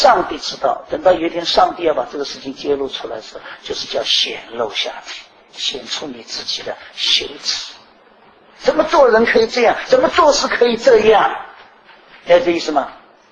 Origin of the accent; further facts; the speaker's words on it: China; 嫉妒有的时候在我们中国人的观念里面是一个很负面的词